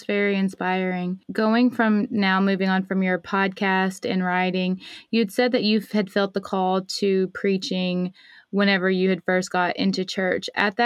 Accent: Arkansas, United States; So I am from the South. I was raised in Arkansas. My husband's from Alabama. Now we're in Florida. I'm from the South, and I keep getting further down south.

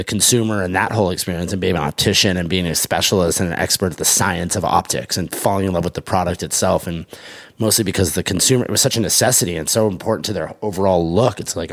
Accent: Los Angeles, California, United States; In Los Angeles.

